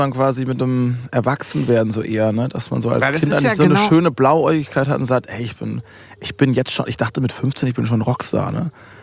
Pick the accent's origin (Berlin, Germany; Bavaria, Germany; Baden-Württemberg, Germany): Baden-Württemberg, Germany; Karlsruhe; so bei uns im Wald, ich komme aus Karlsruhe, ist die größere Stadt, kommt Ettlingen, kommt Waldbronn.